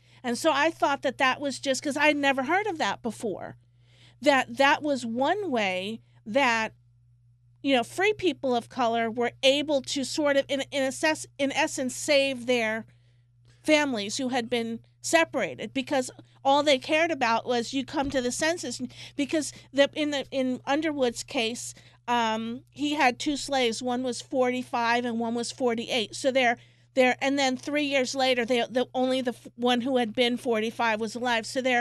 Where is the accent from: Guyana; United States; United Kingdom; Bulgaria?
Guyana; my heritage is slaves. The other half is Indian indentured servants because I'm from Guyana.